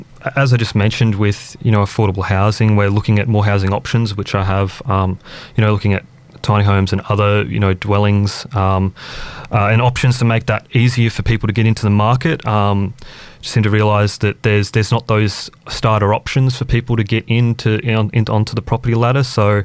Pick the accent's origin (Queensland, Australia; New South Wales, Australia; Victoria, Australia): New South Wales, Australia; Wauchope; I grew up in Wauchope. So my family background comes from Rowlands Plains, and on my mum's side from North Shore, both farming families.